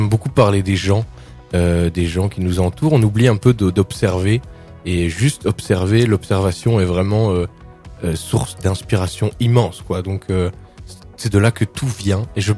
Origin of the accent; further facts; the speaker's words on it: Belgium; boire ma petite bière en tant que bon belge